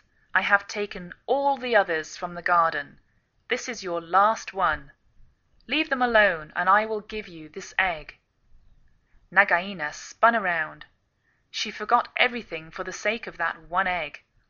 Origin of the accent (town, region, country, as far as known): England, United Kingdom; now in United States